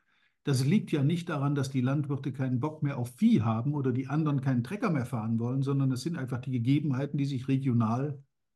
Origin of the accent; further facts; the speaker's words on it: North Rhine-Westphalia, Germany; Ich habe das ja erlebt hier, wo ich aufgewachsen bin, der Köln-Aachener Bucht, da gab es nur Gemischtbetriebe.